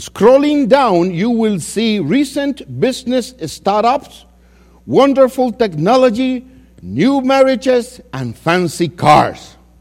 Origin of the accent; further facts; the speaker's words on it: Dominican Republic; English is a second language; I'm coming from the Dominican Republic. It's a small island in the Caribbean. And traditions in country vary from one to another. So in my country, when I was a young child, I remember that I grew up listening to a tradition